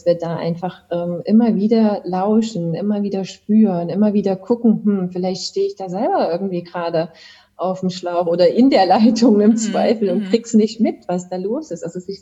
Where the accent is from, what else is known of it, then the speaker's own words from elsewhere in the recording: Chemnitz, Saxony, Germany; Und dann sind wir wieder in Chemnitz, bei meiner Heimatstadt.